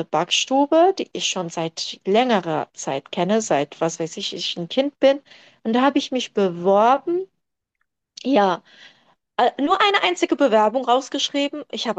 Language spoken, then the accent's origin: German; Germany; born there; first language Turkish; German is a second language; Wohne in Ludwigshafen, Oggersheim. Bin hier geboren in Deutschland. Meine Eltern kommen aus der Türkei.